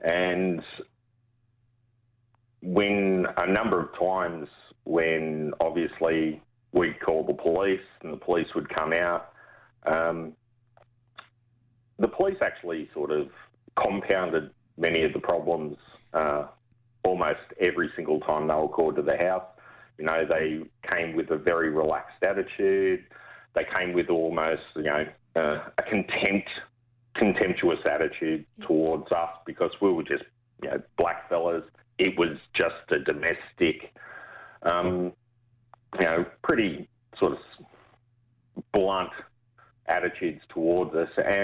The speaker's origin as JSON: {"language": "English", "town": "Cabramatta", "region": "New South Wales", "country": "Australia", "tie": "born or raised there", "said": "I grew up in Cabramatta, funnily enough."}